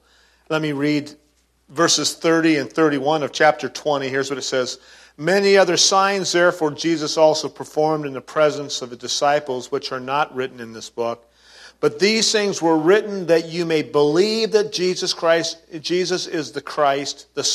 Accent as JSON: {"language": "English", "town": "Ukiah", "region": "California", "country": "United States", "tie": "born or raised there", "said": "You know, I grew up in Ukiah, and in fact, I have five generations of my family in Lake and Mendocino County."}